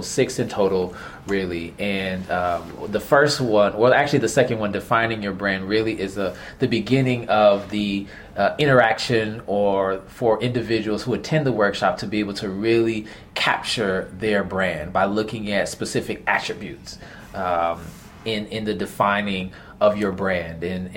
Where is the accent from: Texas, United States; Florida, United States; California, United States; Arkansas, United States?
Florida, United States; Miami; I was raised in Miami, Florida.